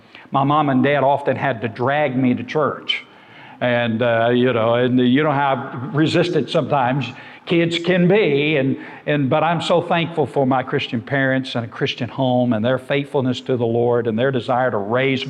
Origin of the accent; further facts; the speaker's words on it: Georgia, United States; also born or lived in Vienna, Georgia; I was born in Vienna, Georgia, and I was raised on a farm in Crisp County, Georgia.